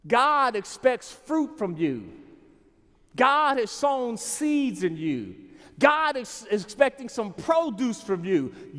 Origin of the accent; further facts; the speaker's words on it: Maryland, United States; I grew up in the Washington, D.C. area near Andrews Air Force Base. I'm used to big planes and big bombs and big bang.